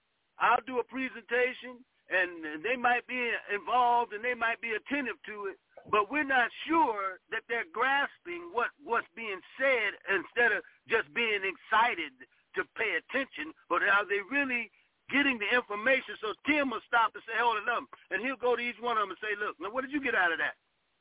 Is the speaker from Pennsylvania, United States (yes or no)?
no; Cleveland, Ohio, United States; because I'm from Cleveland, Ohio, and I used to be involved with the anti-drug and working with schools.